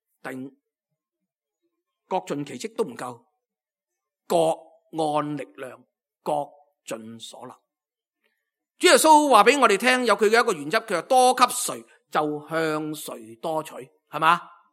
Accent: Guangdong, China; 我哋广东人就最容易啦，明白嘅系嘛？

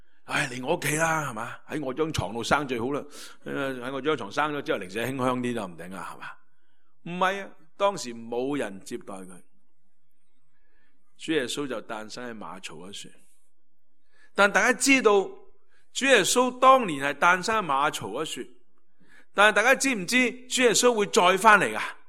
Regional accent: China; 咁我哋中国人更加有好多唔同嘅节日啦

